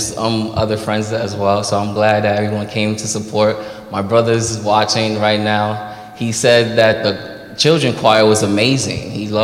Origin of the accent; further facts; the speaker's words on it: New York City, New York, United States; also born or lived in Haiti; I am from New York City, born in Haiti.